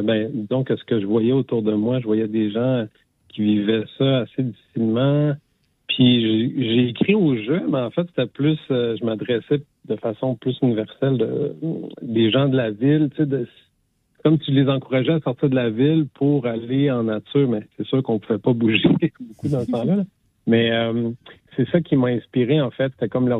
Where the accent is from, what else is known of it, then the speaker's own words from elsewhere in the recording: Quebec, Canada; now in Montreal, Canada; Ben, en gros, je suis originaire de l'Abitibi. Je suis installé à Montréal, puis je suis toujours prof de sport.